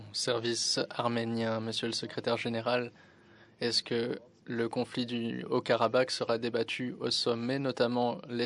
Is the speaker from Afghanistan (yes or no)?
yes; Afghanistan; Merci, je viens de l'Afghanistan.